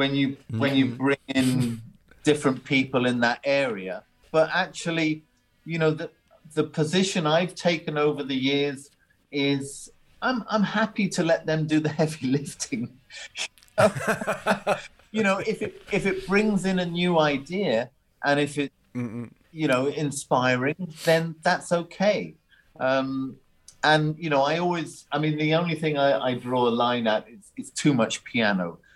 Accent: Ireland; Growing up in Ireland, it's very much a drink culture.

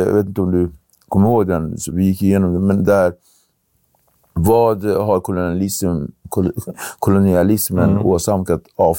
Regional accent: Cape Verde; jag kommer från Kap Verde.

